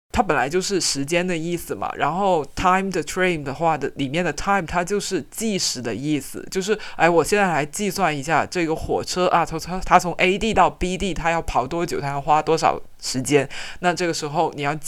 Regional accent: China; 对我们中国人来说可能就不是那么容易把亲爱的 darling 这种词挂在嘴边哈

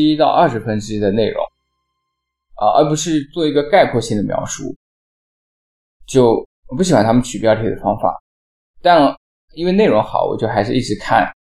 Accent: Zhejiang, China; 浙江这个词的定义有变化，就是庞家湖那一块的浙江和其他部分像我的家乡感受很不一样

